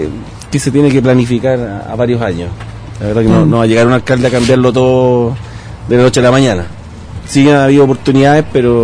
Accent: San Miguel, Santiago Metropolitan, Chile; antiguamente daba orgullo llegar a cualquier parte de Chile y decir, yo soy de San Miguel, la comuna de … la comuna de los palestros

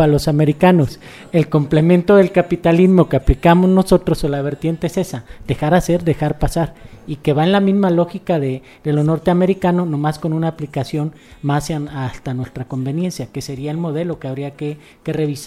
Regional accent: Mexico; Como mexicanos sí la tenemos

